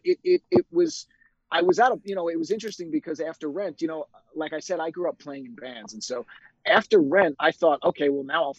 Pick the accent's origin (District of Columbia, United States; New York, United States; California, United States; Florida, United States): New York, United States; New York City; also born or lived in Long Island; So I grew up in New York City and on Long Island, and I grew up playing in rock bands.